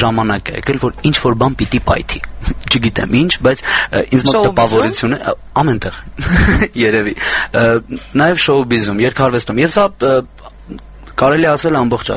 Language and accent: Armenian; Vardenik, Gegharkunik, Armenia; Ես Վարդենիկից եմ, Մարտունու շրջանի Վարդենիկ գյուղից